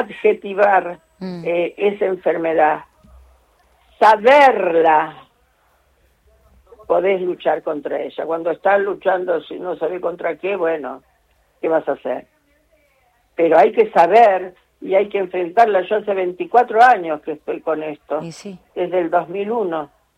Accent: Argentina; Porque estamos todos, somos todos, todos uno, somos todos argentinos.

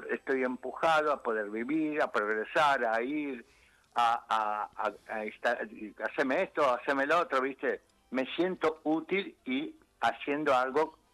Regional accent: Florence, Tuscany, Italy; now in Argentina; Yo vine de Italia en el 61. Nací en Florencia, Firenze.

